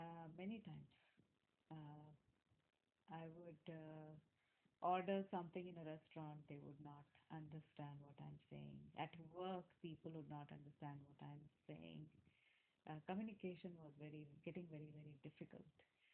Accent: India; moved away as an adult; We came from India where there is no such, at that time, there was no such thing as a second opinion.

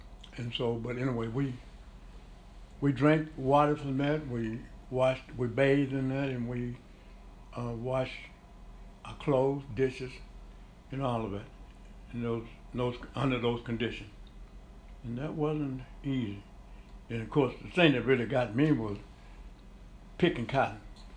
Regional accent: Texas, United States; I was born in Navarro County, Carson County, Texas, on August 14, 1930. My mother had twin boys. And we grew up in Carson County, went to school there.

